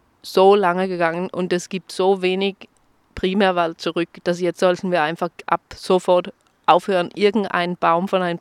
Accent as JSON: {"language": "German", "country": "Denmark", "second_language": "German", "said": "Ich bin ja aus Dänemark."}